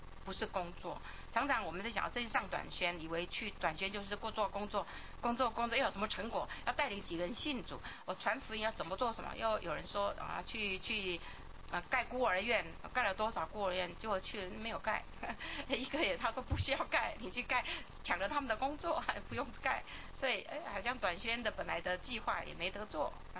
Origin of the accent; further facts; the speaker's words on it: Chiayi, Taiwan; 我去台北读书，我到台北读大学，我叫家住嘉义哈，我一直读到高中，然后去台北读大学。